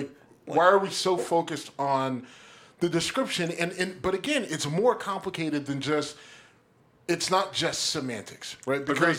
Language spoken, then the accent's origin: English; Youngstown, Ohio, United States; I grew up in Youngstown, Ohio. Trust me. I still hear colored a lot.